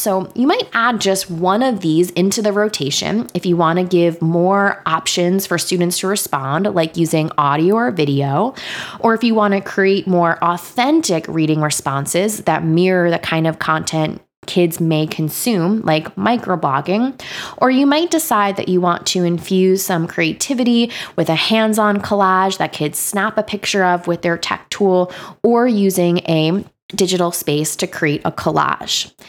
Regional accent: Long Island, New York, United States; I'm from Long Island originally. My mom is from Queens. My dad is from the Bronx. So I grew up in a household with some strong vowels.

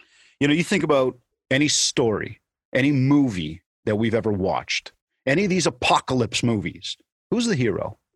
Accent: Canada; Sorry, I'm Canadian.

